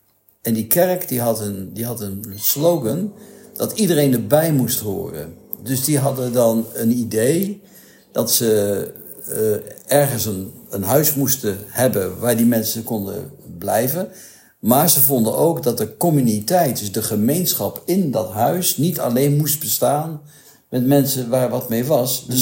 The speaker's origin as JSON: {"language": "Dutch", "region": "North Brabant", "country": "Netherlands", "tie": "born or raised there", "also_born_or_lived": "Breda / Eindhoven", "said": "Ja, ik ben in Brabant opgegroeid, in Breda en Eindhoven. Grote stad."}